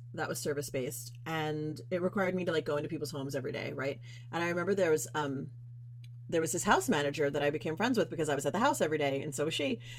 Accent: New York City, New York, United States; Even when I lived in New York City, so I'm originally from New York, and when I lived there, I was a performer

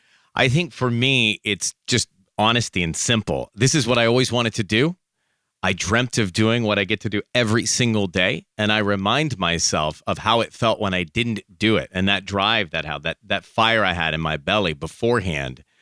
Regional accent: Atlanta, Georgia, United States; moved away as an adult; now in Los Angeles, United States; I wanted to move to Los Angeles when I was growing up in Atlanta. I had a dream to do that when I was a teenager. I made that dream come true when I was 19, still a teenager.

